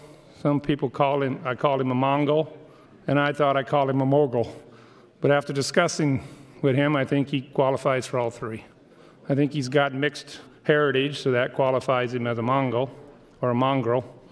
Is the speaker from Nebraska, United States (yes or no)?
yes; Nebraska, United States; Let me tell you where I come from, growing up in the Bohemian Alps with the Irish and the Germans and Bohemians and the Polish.